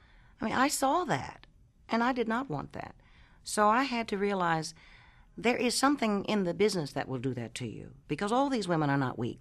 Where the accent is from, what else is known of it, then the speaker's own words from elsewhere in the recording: Columbus, Ohio, United States; I'm from Ohio, Columbus, Ohio.